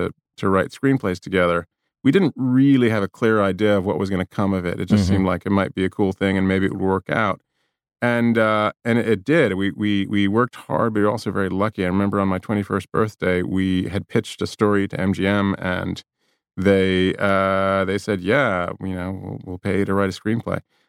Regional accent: New York, United States; So I'm New Yorker, but sort of mid-Atlantic in education.

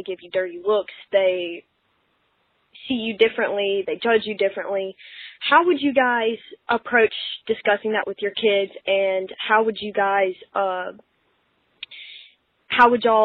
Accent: Mississippi, United States; I am 19 years old, and I'm from Mississippi, and yes, everything you've heard about Mississippi is true. It really sucks, but I've lived here my whole life

